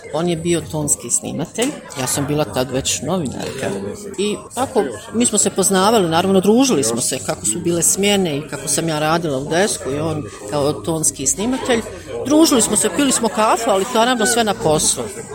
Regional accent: Sarajevo, Federation of Bosnia and Herzegovina, Bosnia & Herzegovina; rođena sam u Sarajevu, provela sam svo vrijeme rata u Sarajevu. I evo, dan danas živim u Sarajevu.

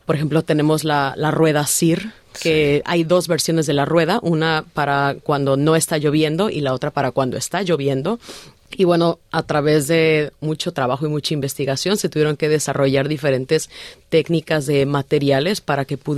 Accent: Mexico; hay muchos elementos que a mí como mexicana me hacen sentir muy orgullosa

